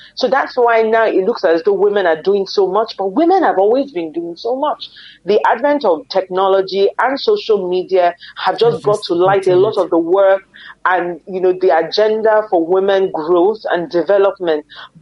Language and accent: English; Nigeria; For me, I'm Nigerian first before being female.